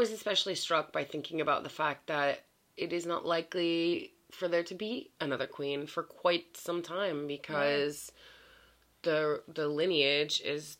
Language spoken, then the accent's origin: English; United States; And as an American, it has been very interesting to see this.